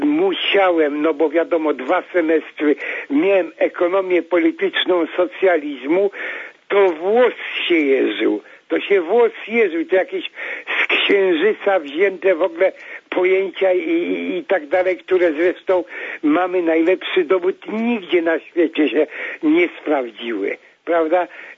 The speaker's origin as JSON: {"language": "Polish", "town": "Warsaw", "region": "Masovian Voivodeship", "country": "Poland", "said": "jestem, pochodzę z wielopokoleniowej rodziny warszawskiej"}